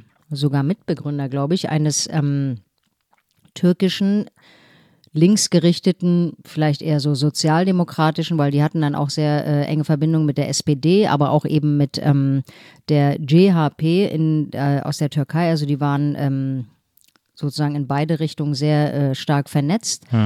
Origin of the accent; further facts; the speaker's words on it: Berlin, Germany; Und ich bin aber sozusagen in Steglitz aufgewachsen.